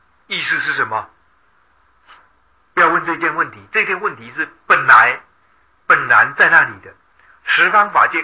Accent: China; 我们中国人讲易经，易是讲变易，易呢就是变化无穷的意思

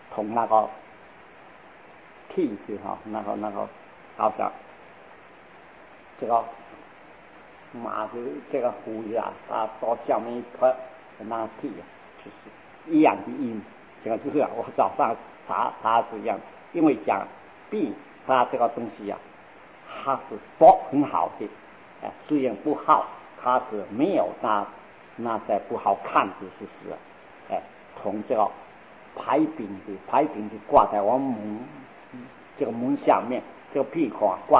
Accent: China; 这是中国人讲面貌圆满，我们中国人照相都是有他圆满的，泰国人照相他不有那圆满

